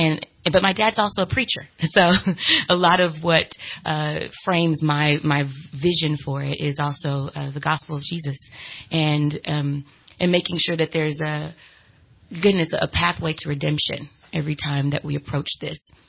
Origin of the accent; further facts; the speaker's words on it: Oklahoma City, Oklahoma, United States; also born or lived in Los Angeles; now in Redding, United States; Yeah, I'm originally from Oklahoma City. So I've experienced more Southern culture than Redding, California, NorCal. I moved here from Los Angeles